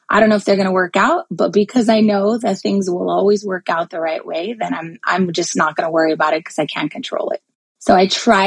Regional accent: United States; because I'm American. I don't live there.

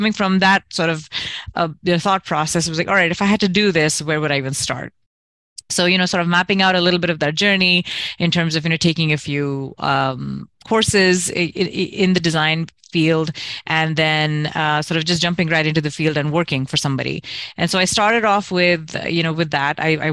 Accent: Kuwait; I'm born and raised in Kuwait, and you know, very typical Indian sort of upbringing

